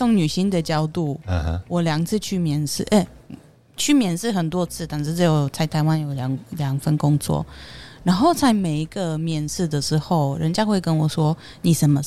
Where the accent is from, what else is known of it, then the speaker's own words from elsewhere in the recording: Poland; Chinese is a second language; 你完成我们波兰人8个小时的工作